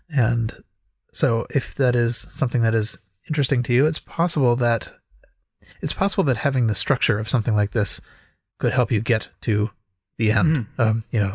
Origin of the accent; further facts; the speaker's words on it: Minnesota, United States; Well, I grew up in Minnesota, home of the Minnesota Educational Computing Consortium.